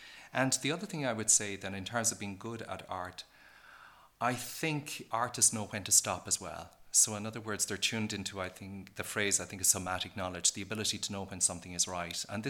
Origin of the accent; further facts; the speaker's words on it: Kilkenny, Leinster, Ireland; I come from Kilkenny, really